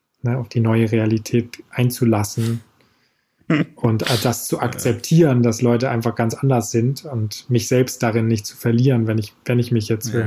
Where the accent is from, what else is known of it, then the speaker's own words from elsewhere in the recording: Hamburg, Germany; Genau, als Hamburger würde ich noch sagen, immer eine Handbreit Wasser unterm Kiel.